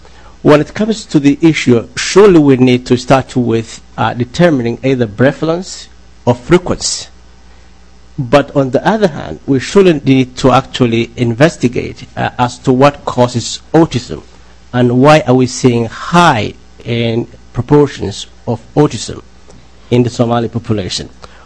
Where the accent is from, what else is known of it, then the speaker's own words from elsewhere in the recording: Rochester, Minnesota, United States; I'm from Rochester, Minnesota. I'm at the Mayo Clinic